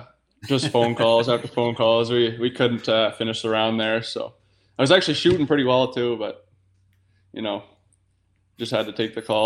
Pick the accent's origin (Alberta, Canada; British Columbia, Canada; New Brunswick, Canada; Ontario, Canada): New Brunswick, Canada; So I'm from New Brunswick.